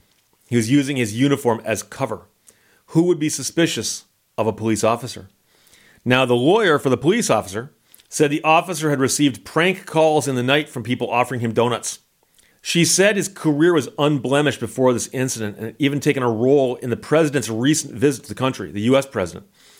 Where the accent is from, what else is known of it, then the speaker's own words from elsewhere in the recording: United States; So I am an American.